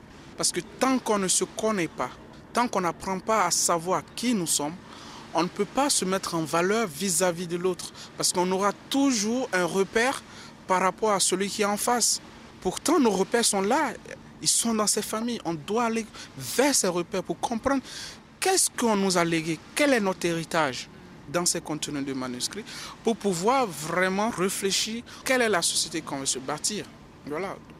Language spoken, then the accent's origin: French; Mali; Moi, en tant que Malien lambda